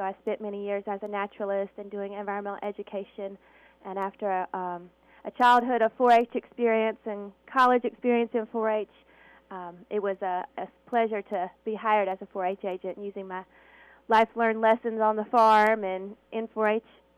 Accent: Columbia, South Carolina, United States; now in Abbeville, United States; I grew up around Columbia in the Midlands area of South Carolina and moved up to Abbeville after a short stay on the coast of South Carolina.

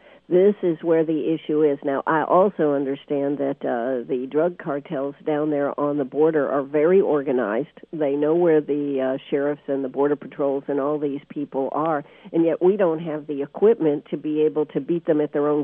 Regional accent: South Carolina, United States; We're from South Carolina. How big is South Carolina, folks? We're probably 10,000 acres now. We're a small state.

